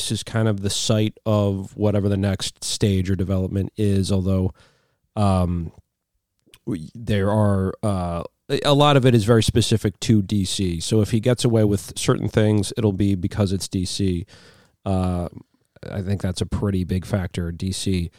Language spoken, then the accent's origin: English; Washington, District of Columbia, United States; born there; Yes, I am technically a son of the city.